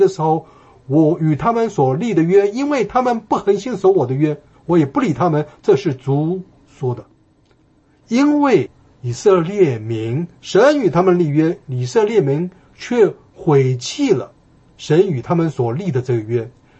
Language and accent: Chinese; China; 我们中国人最喜欢吃烤乳猪，西方人最喜欢吃血淋淋的牛排，